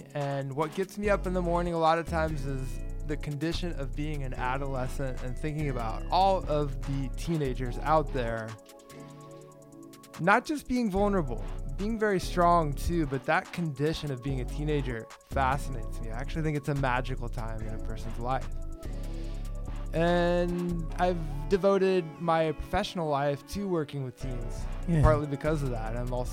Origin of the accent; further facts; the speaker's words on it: Kansas, United States; now in New York City, United States; And I moved to New York City as soon as I can in 1997. I moved from Kansas to New York City.